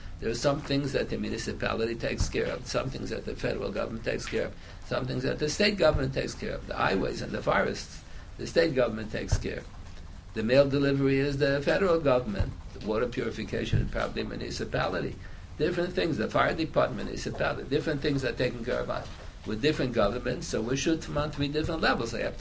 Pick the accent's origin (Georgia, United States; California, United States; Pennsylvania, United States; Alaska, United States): Pennsylvania, United States; born there; now in New York, United States; I moved to New York. I was born in Pennsylvania. I moved to New York. I didn't move to New York intending to become a shutv. I moved to New York because there was no yeshiva in Pennsylvania, so I had to come to New York.